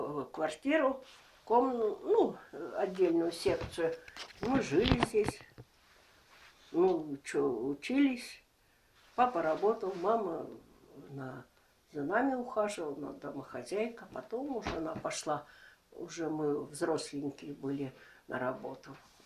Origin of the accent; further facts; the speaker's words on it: Saint Petersburg, Russia; born there; Город Ленинград. Угу. Там родилась я.